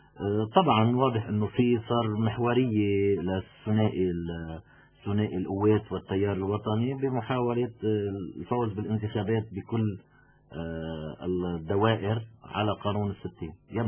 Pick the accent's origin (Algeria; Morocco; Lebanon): Lebanon; بس انا لما نزلت على 14 شباط و14 اذار 2005 وكل 14 شباط وكل 14 اذار انا كلبناني،